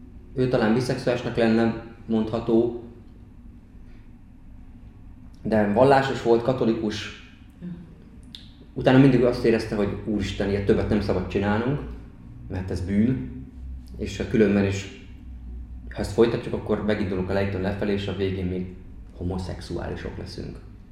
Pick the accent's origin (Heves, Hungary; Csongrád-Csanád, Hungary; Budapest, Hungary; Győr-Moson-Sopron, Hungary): Győr-Moson-Sopron, Hungary; Győr; Tudni kell, hogy Győrben nőttem fel, és onnan mentem Miskolcra tovább tanulni